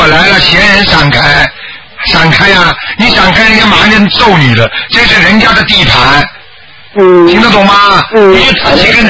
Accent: China; now in Australia; 我们在澳大利亚，但是我们是中国人

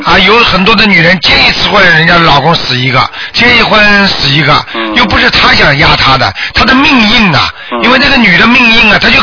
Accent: China; 就是像比方说像我们中国人唱歌的话呢

